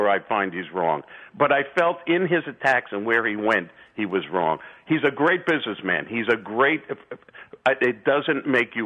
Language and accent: English; Brooklyn, New York, United States; Well, you know, like you, I'm from Brooklyn originally, and I'm about the same age, and I guess we've both grown up in the city. And I've moved around the country and come back about 20-some-odd years ago.